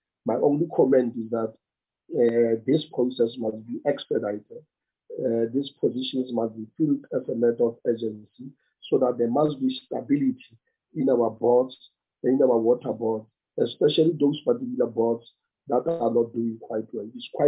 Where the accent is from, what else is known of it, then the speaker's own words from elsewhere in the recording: North West, South Africa; I come from the Northwest Province, as most of you are aware.